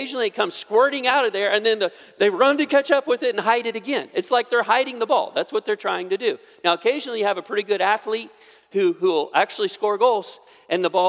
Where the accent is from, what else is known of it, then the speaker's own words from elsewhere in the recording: Midwest, United States; I'm a redneck, Tristan, and I am a Midwesterner.